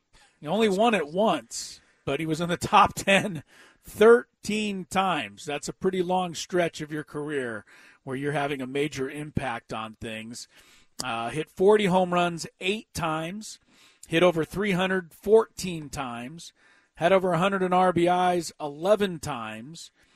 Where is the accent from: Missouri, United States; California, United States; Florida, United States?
California, United States; Los Angeles; growing up in Los Angeles and listening to Dodger games